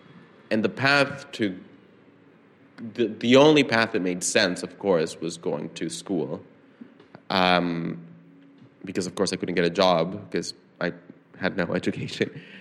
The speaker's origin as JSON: {"language": "English", "region": "San Salvador", "country": "El Salvador", "tie": "born or raised there", "said": "I grew up in San Salvador, which is a very densely populated, very urban, very chaotic, very dangerous city."}